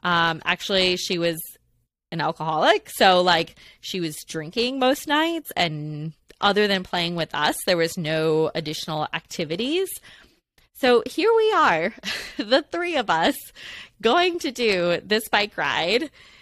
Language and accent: English; Wisconsin, United States; That was our department store in our rinky dink little town where I grew up in Wisconsin, and like Kmart basically